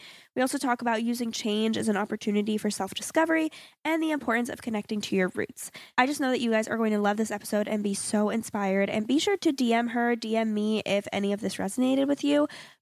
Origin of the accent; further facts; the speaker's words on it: Florida, United States; And it's because I'm originally from South Florida.